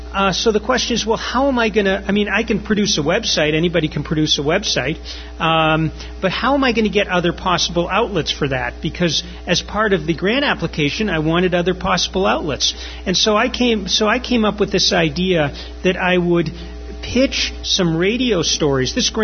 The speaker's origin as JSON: {"language": "English", "town": "Boston", "region": "Massachusetts", "country": "United States", "said": "I'm from Boston. I almost never write anything that has to do with New England or anywhere nearby, just because I decided that there's too much competition."}